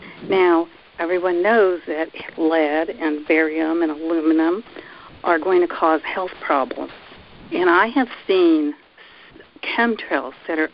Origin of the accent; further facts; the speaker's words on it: United States; watching these chemtrails for years because I grew up in America and they weren't there before.